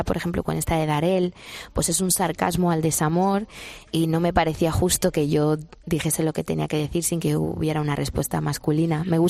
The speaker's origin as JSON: {"language": "Spanish", "country": "Spain", "said": "soy española por el mundo"}